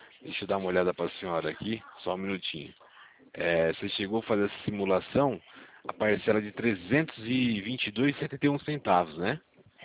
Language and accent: Portuguese; Campinas, São Paulo, Brazil; Eu sou aqui de Campinas, sou aqui do ladinho.